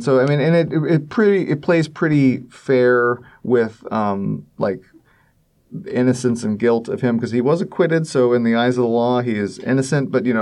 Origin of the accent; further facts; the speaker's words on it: Kentucky, United States; I'm from Kentucky.